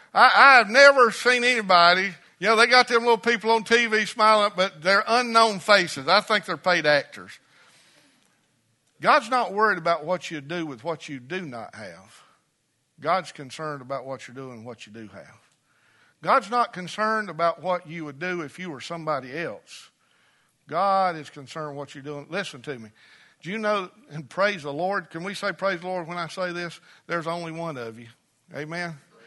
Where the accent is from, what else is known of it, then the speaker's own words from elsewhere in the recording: Pickens, South Carolina, United States; remember, I'm from Pickens too now